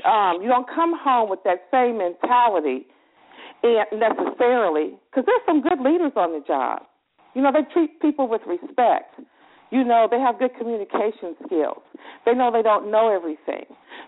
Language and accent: English; West Coast, United States; Oh, I'm from the West Coast. I call myself West Coast.